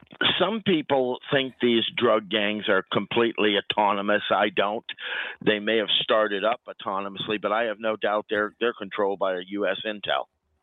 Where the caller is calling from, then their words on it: Quebec, Canada; I'm calling in from the South Shore of the St. Lawrence Seaway.